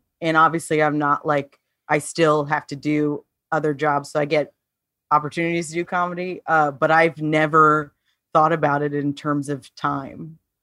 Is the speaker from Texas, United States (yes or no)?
no; Chatsworth, California, United States; I grew up in Chatsworth. I don't know mm-hmm. if you know where that is. Mm-hmm. It's like real deep out there.